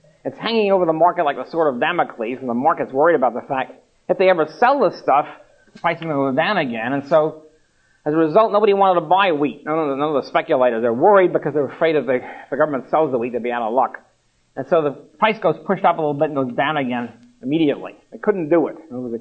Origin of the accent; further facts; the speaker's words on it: New York, United States; As you might expect, being born and bred in New York, I'm not exactly expert in agriculture.